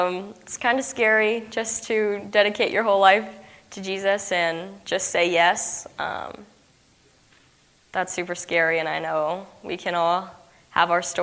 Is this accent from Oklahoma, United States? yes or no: no; Phoenix, Arizona, United States; I'm from Phoenix, Arizona, a little ways away from home, but I'm a sophomore at Olivet.